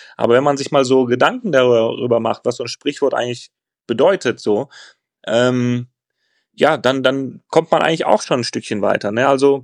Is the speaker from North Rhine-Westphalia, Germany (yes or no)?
yes; Essen, North Rhine-Westphalia, Germany; ich komme ja eigentlich aus Altenessen. Altenessen sagt man immer, ist dann halt so ein bisschen Ghetto. Aber auch da, wenn du da halt so drin bist, merkst du das nicht. Ne? Jetzt wohne ich halt woanders, jetzt wohne ich im Essener Süden, ein bisschen schöner.